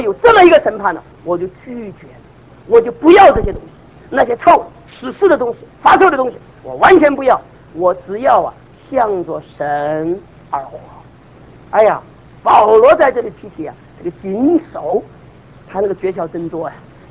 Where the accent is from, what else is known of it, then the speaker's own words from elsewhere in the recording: China; 我们中国人一个特点呢，包括我在内啊，不肯死。